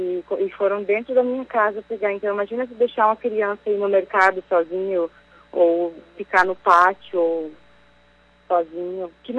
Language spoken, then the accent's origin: Portuguese; Curitiba, Paraná, Brazil; now in Camargo, Brazil; Não, eu sou de Curitiba.